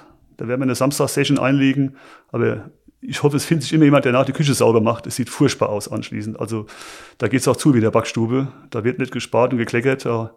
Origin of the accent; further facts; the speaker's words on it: Kreimbach-Kaulbach, Rhineland-Palatinate, Germany; also born or lived in Kaiserslautern; Der Lauf beginnt 1975 in Kaiserslautern im damals noch städtischen Krankenhaus. Und meine Kindheit habe ich in Greinbach-Kaulbach verbracht.